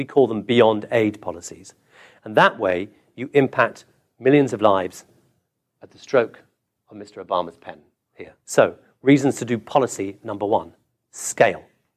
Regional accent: England, United Kingdom; I'm English. I like to dunk biscuits in my tea.

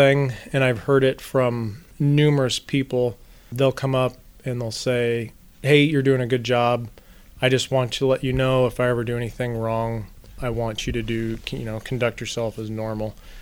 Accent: Waterloo, Iowa, United States; now in Panora, United States; I'm actually from Waterloo. That's where I'm from. I lived there for approximately 23, 24 years.

